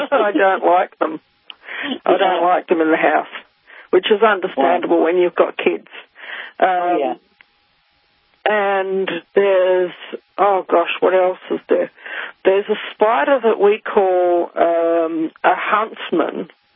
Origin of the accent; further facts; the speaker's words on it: New Zealand; I grew up in New Zealand, and there's none of that sort of thing around here.